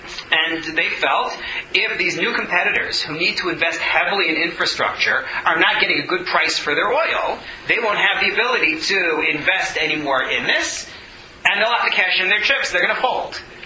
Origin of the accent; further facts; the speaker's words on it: United States; Now, I'm an American, and as an American, I come from a society that is joyfully capitalist